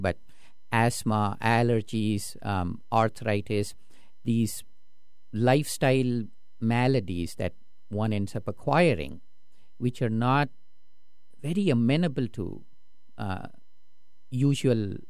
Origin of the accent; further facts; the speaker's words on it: Bangalore, Karnataka, India; moved away as an adult; I grew up in India, and right when I was about to finish college was when the city that I grew up in, it's called Bangalore